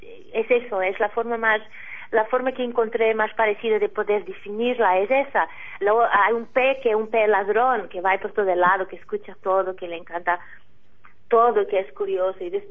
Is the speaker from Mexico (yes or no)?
no; Mozambique; por causa de África, Mozambique, que es mi tierra también